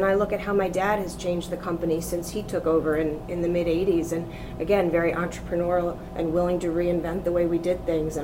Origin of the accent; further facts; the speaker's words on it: Pottsville, Pennsylvania, United States; we feel very fortunate that we were born and raised in Pottsville. We're sixth generation.